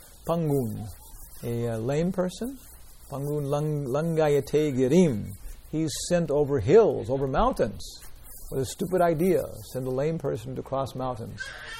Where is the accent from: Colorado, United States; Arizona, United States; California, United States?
California, United States; So I grew up in California. Went to the University of California.